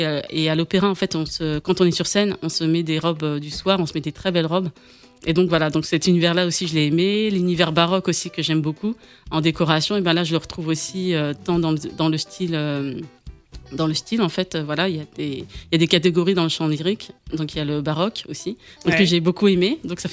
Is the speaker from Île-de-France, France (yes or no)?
yes; Champigny-sur-Marne, Île-de-France, France; also born or lived in Paris; Je suis née en France, à Paris, dans le 20e arrondissement. Ensuite, j'ai grandi à Champigny-sur-Marne. Voilà, une bonne partie de ma vie jusqu'à ce que je me marie et que j'habite après, que je retourne à Paris.